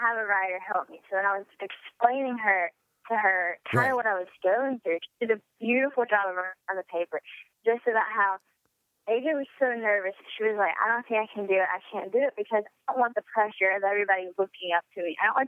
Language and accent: English; Louisiana, United States; whenever I was just growing up in Louisiana, living my everyday life.